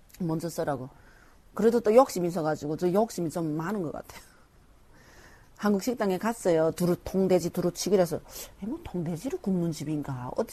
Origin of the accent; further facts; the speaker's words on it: North Korea; moved away; 면접 볼 때 나를 북한에서 왔다 그러면 자기 안 받았대요.